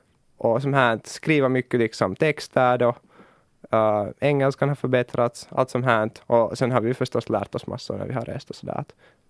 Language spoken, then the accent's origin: Swedish; Finland; also born or lived in Kenya / United States; Så ja, ännu känns Finland nog som mitt hemland.